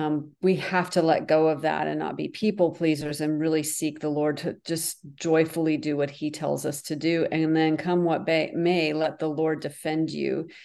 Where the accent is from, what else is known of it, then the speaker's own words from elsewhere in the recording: Northern United States, United States; I live in the South, so, but I'm from the North.